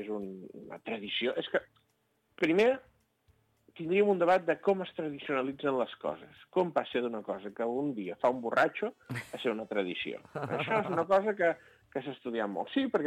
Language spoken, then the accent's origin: Catalan; Sarral, Catalonia, Spain; jo soc de Sarral, a Sarral en tenim una que és que encén la foguera de Sant Joan